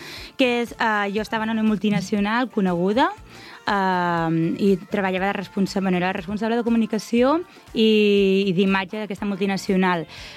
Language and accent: Catalan; Vilafranca del Penedès, Catalonia, Spain; sóc de Vilafranca de tota la vida, nascuda aquí.